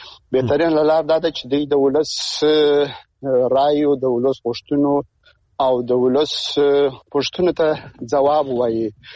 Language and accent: Pashto; Afghanistan; زه د افغانستان د یو وګړي په توګه باندې زه خپله دې ته ډېر امیدوار نه یم